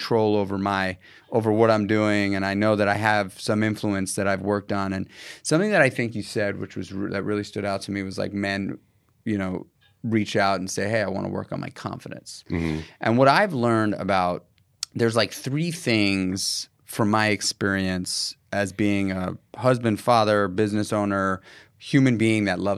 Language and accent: English; New York City, New York, United States; I grew up in New York City in a small apartment.